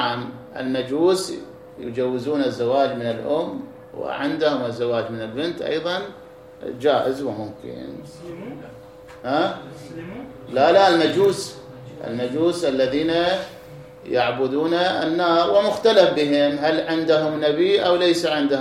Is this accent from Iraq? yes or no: yes; Iraq; عندنا في العراق